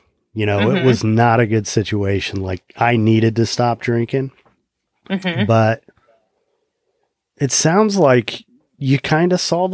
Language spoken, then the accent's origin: English; Indiana, United States; I had a feeling you were a Midwesterner. I'm from Indiana.